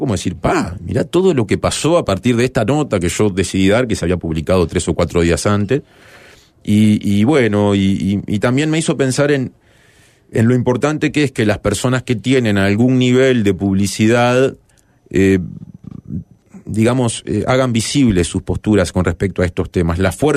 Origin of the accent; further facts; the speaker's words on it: Montevideo, Uruguay; soy un montevideano blanco, de clase media, con buenos ingresos, con buenos vínculos